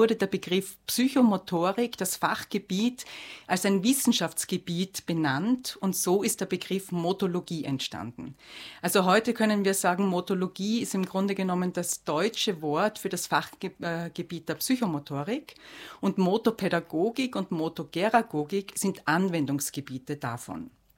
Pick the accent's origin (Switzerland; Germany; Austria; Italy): Austria; Bei uns in Österreich ist es eher immer noch angesiedelt im Gebiet der Weiterbildungen.